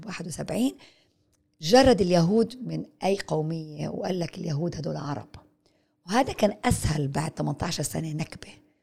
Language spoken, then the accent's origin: Arabic; Palestine; انا دوري كفلسطيني اقول لك انه انت لك وجود